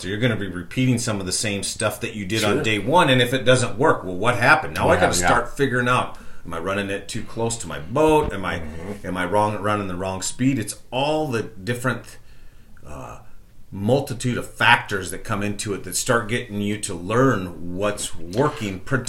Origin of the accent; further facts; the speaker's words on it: Nebraska, United States; I grew up in Nebraska fishing for bass and crappie and bluegill and stuff.